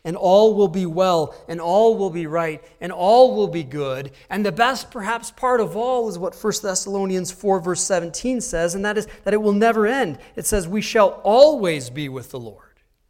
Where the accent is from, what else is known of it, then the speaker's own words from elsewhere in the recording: United States; As American citizens, we have the privilege of enjoying, I think, many of these things that people around the world don't enjoy at all.